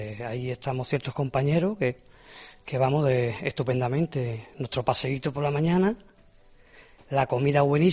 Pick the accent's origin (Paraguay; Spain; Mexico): Spain; Andalusia; No, soy de Córdoba.